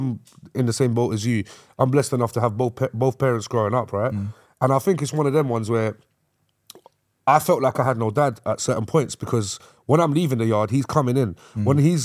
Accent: South Kilburn, London, United Kingdom; I'm from Northwest London, South Kilburn, for example, yeah?

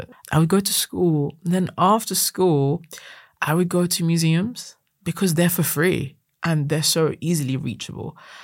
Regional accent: Manila, Metro Manila, Philippines; Growing up in Manila in the Philippines is very different. It's very manic.

